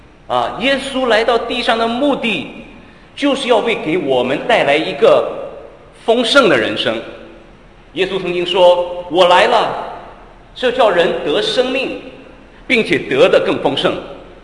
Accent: China; 我们中国人都有一个习俗

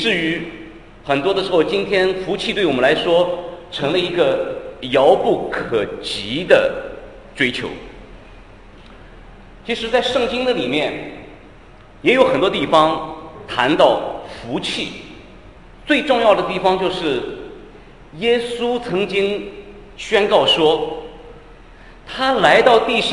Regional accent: China; 我们中国人都有一个习俗

